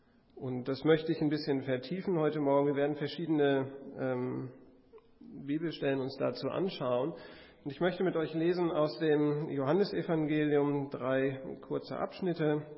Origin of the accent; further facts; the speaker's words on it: Bremen, Germany; Ich komme aus Bremen, bin diesmal mit meiner Familie auch hier